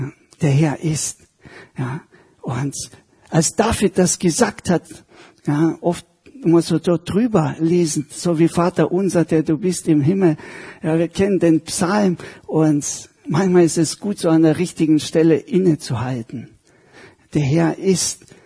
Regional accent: Estonia; ich komme aus Estland und da gab es oft Gewitter, Unwetter, ja, sehr verregnet.

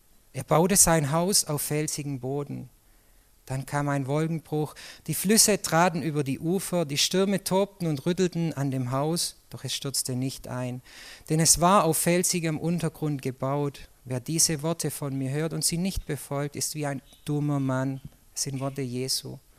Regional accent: Colombia; Und ich komme aus Kolumbien, ja.

